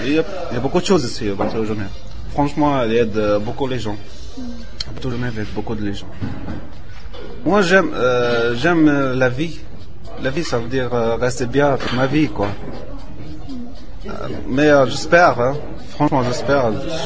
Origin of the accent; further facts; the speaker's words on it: Tunisia; now in Geneva, Switzerland; Moi, j'ai la Tunisie.